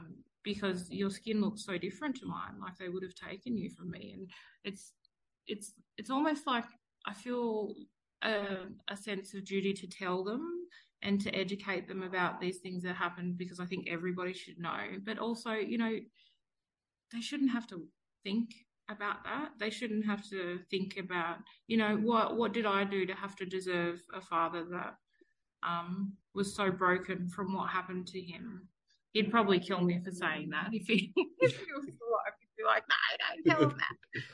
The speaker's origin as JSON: {"language": "English", "town": "Armidale", "region": "New South Wales", "country": "Australia", "tie": "born or raised there", "also_born_or_lived": "Sydney", "said": "So I was born in Sydney, and we spent a little bit of time like in the inner west around Redfern in the 80s and stuff, and then went out to a little town called Armidale."}